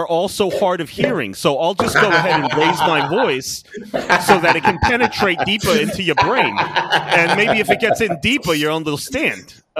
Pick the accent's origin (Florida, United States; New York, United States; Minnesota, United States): New York, United States; As a New Yorker, I guess.